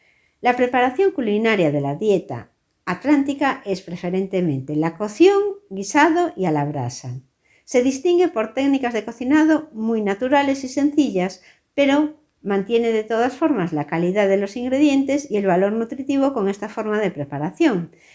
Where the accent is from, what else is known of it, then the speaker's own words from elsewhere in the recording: Galicia, Spain; ¿Qué productos te recomendaría yo como gallega para seguir una dieta atlántica?